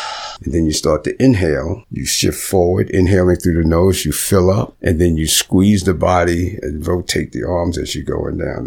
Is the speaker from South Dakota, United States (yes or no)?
no; New York, United States; I said, I'm from New York. My wife's from Philly.